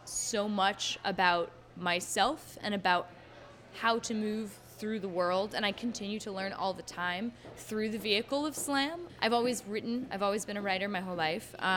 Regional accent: Manchester, New Hampshire, United States; being involved in Slam for Your Die is actually something that's kept me in New Hampshire, because I grew up in Manchester. I was a teen here.

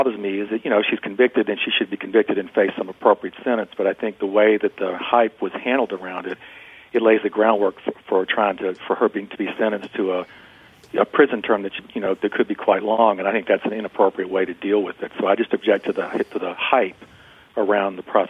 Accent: North Carolina, United States; my hometown newspaper in North Carolina, there was an op-ed piece published.

